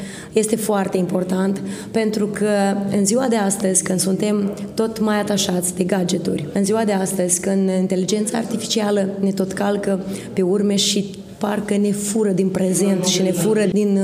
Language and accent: Romanian; Moldova; Eu, pentru că sunt din Basarabia